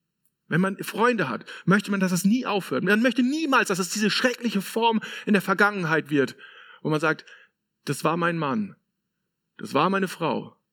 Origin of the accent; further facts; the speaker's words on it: Lower Saxony, Germany; weil ich bin aus Friese.